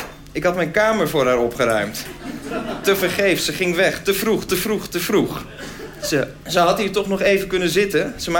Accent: Groningen, Netherlands; Ik kwam zelf uit Groningen, dus dat was heel ver.

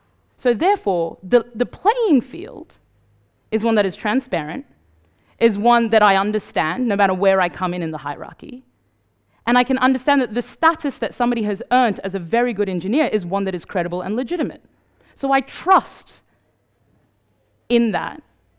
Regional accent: Australia; I grew up in Australia

